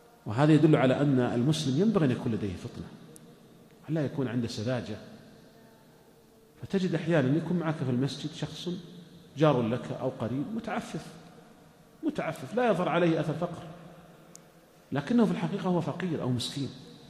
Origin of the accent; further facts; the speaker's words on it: Saudi Arabia; وهذا الأمر عندنا في المملكة العربية السعودية ولله الحمد مطبق،